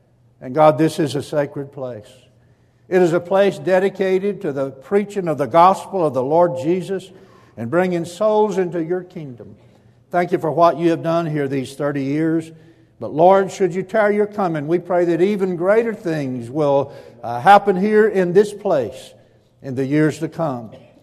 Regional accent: Alabama, United States; now in North Carolina, United States; I said, well, I was born and raised in Alabama. For the last 27 years, I've been living in the great state of North Carolina.

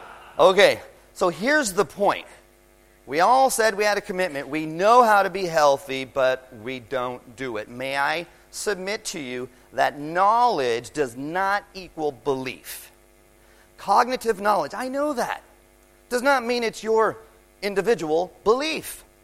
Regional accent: California, United States; I did a quick Google search from my hometown, Los Angeles County, on how to manage money.

